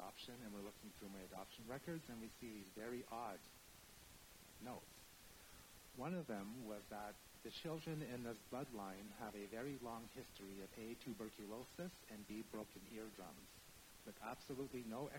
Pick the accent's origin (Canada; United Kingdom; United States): Canada; Ontario; also born or lived in Alberta; I am a Two-Spirit Cree, originally from Alberta. I grew up in Ontario, and obviously I now live here.